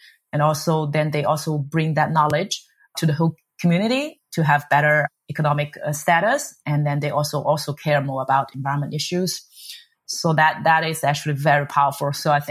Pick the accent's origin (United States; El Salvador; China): China; Shanghai; I grew up in Shanghai, China. I was lucky enough to have a good education.